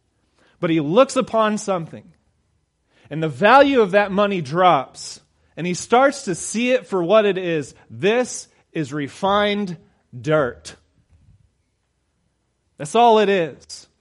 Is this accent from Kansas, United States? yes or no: yes; Kansas, United States; But we're from Kansas. We go to the beach.